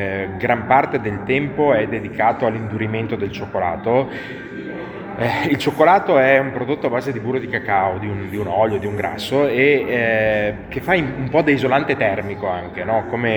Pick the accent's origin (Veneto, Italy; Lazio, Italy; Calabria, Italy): Veneto, Italy; io vengo dal Veneto, quindi terra del Canova